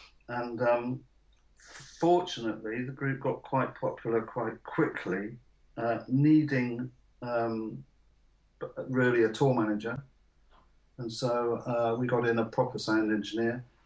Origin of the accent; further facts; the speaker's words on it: Oxford, South East England, United Kingdom; moving from my hometown in Oxford at the end of my final school year